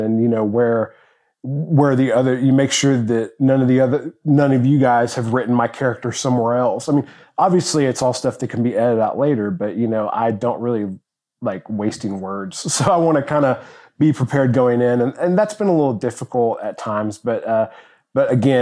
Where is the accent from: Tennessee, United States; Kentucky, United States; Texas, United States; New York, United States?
Tennessee, United States; Nashville; from Nashville, Tennessee.